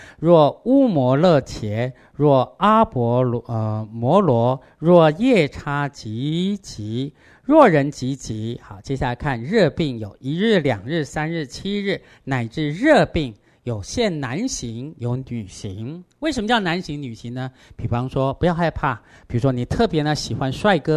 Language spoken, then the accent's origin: Chinese; Taiwan; 我们台湾人弘法华经只会做法会啊